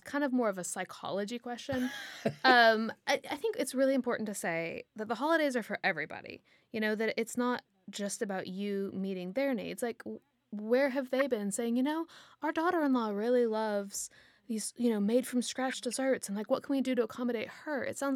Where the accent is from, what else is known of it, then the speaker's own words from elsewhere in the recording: the South, United States; I grew up in the South and there's very certain, like, pinkies out, you know, traditions that you have.